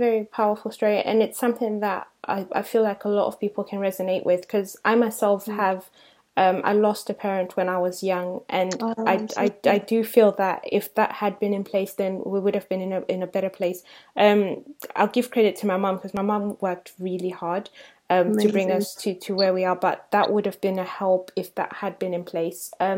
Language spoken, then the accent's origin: English; Zimbabwe; I'm from Africa, I'm originally from Zimbabwe, which is in Africa